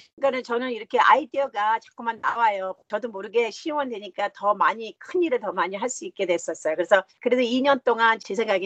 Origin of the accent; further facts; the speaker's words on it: South Korea; 한국이 나의 고향이고 우리 엄마가 제가 한국 피가 있기 때문에 그래서 저는 겉은 한국 사람 아니지만 속은 더 한국 그 풍습이 더 있어요 저한테는.